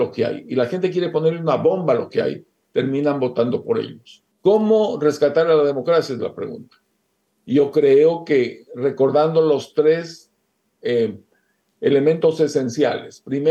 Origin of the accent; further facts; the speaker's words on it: Ecuador; fueron las que apliqué yo en mi país, en Ecuador.